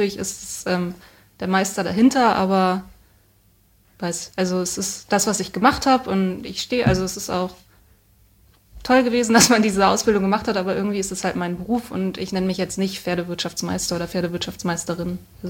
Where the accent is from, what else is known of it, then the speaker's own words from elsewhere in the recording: Schleswig-Holstein, Germany; Und ich komme aus Schleswig-Holstein und Schleswig-Holstein hat gar kein Landgestüt mehr, schon seit vielen Jahren.